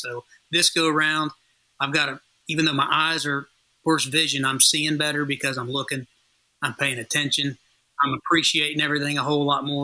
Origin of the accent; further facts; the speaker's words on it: Milan, Indiana, United States; town, like where I'm from in Indiana, is Milan.